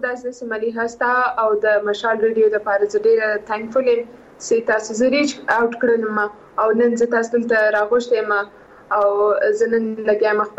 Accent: Quetta, Balochistan, Pakistan; moved away as an adult; also born or lived in Karachi; او زه سیم په کوټی کې پیدا شوی

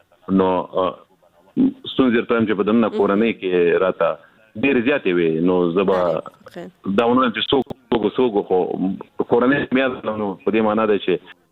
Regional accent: Afghanistan; زه افغان یم

